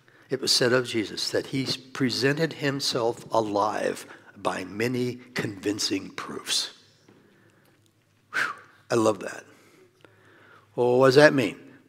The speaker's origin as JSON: {"language": "English", "region": "Iowa", "country": "United States", "said": "this is what I say, I'm from Iowa."}